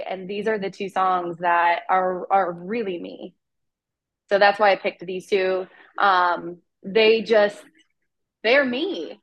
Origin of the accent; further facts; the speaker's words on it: Wadsworth, Ohio, United States; now in Lodi, United States; I live in Lodi. I'm originally from Wadsworth, Ohio, which is like 20 minutes down the road. So I didn't move too far.